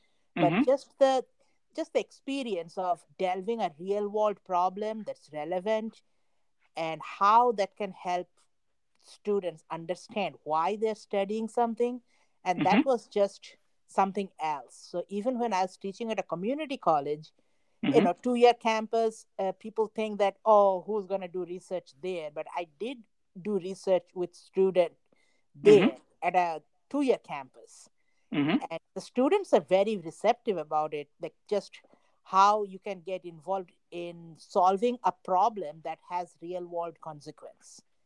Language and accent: English; India; moved away as an adult; now in United States; I'm originally from India.